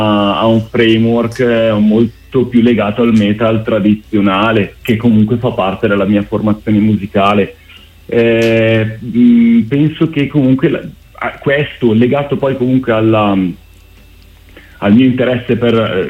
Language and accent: Italian; Bergamo, Lombardy, Italy; noi che siamo cresciuti a Bergamo e nella provincia di Bergamo